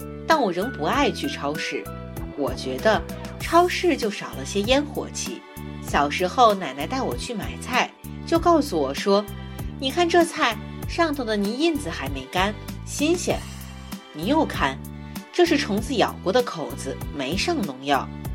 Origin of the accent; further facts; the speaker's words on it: Sichuan, China; 我们四川人吃鳝鱼都是要去开膛去骨的，